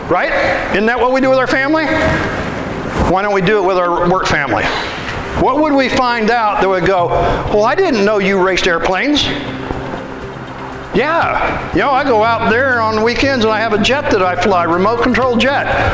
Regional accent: Midwest, United States; now in Florida, United States; I have some of those things that I learned because I'm from the Midwest. I don't know if it works down here. I say down here because I'm having trouble getting yet acclimated to Florida.

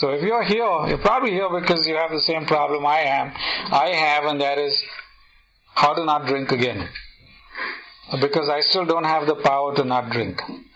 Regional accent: India; As you probably figured out from my accent by now, I'm not from around here. And I am from India. I did most of my drinking in India, and I got sober in India.

